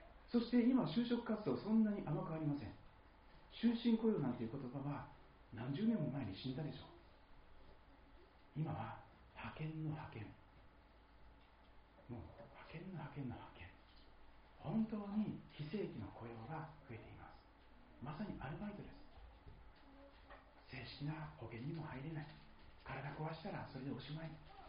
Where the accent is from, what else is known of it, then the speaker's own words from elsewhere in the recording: Aichi, Japan; 私は愛知県出身のものなんですけど